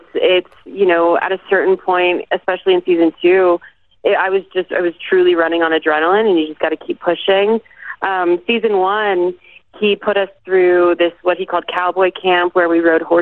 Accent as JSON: {"language": "English", "region": "Colorado", "country": "United States", "tie": "born or raised there", "said": "I had spent some time growing up in Colorado, like on trail rides."}